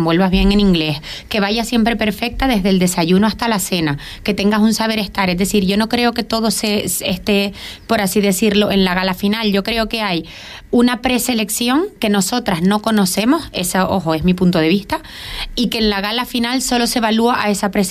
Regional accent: Canary Islands, Spain; yo, como buena canaria, soy morena

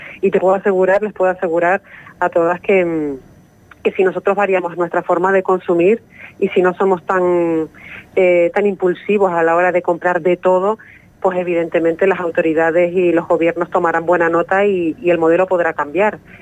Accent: Tenerife, Canary Islands, Spain; mi adolescencia aquí, yo soy de Tenerife

